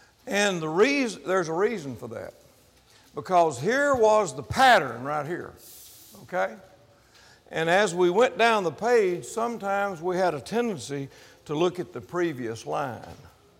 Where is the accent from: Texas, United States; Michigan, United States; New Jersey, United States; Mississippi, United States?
Mississippi, United States; And I'm saying, well, fine, I'm from Mississippi.